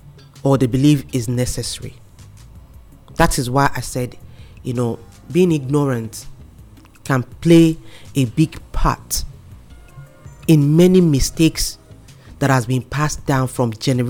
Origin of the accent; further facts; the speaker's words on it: Nigeria; I'm a Nigerian, I'm from Nigeria.